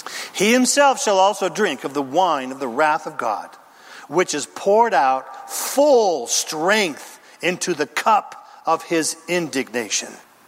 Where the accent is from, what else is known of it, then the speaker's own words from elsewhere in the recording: Redding, California, United States; I said it before, I'm from Northern California, Redding, where a lot of things wild grow.